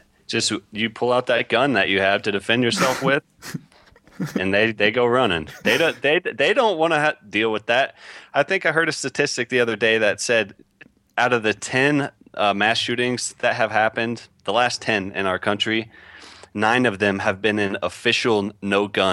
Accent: Port Arthur, Texas, United States; Anyways, I grew up in Southeast Texas. I was born in Port Arthur, Texas. It's a shithole.

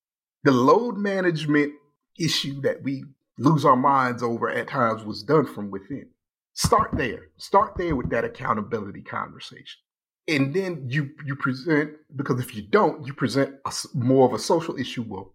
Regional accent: Ohio, United States; I'm from Ohio and play in our AAU team that's based in Los Angeles.

